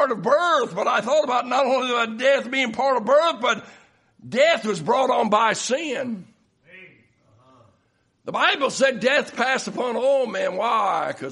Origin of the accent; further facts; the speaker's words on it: Waldoboro, Maine, United States; born there; I was born in the Waldenboro Hospital on October the 17th, 1964.